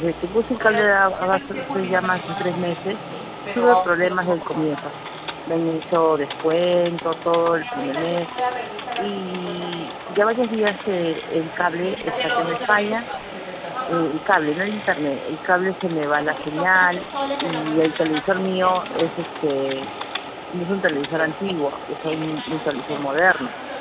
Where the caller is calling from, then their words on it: Los Olivos, Lima, Peru; Soy de acá de Los Olivos, Subregión San Elías.